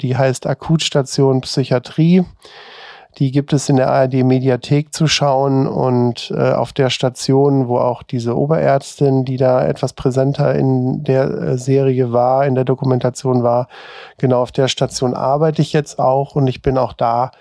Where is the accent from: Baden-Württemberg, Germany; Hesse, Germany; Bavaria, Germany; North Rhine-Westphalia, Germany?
Hesse, Germany; bin zurück in meine alte Heimat gegangen. Das ist im Südhessischen. Und Köln habe ich wirklich schweren Herzens nur verlassen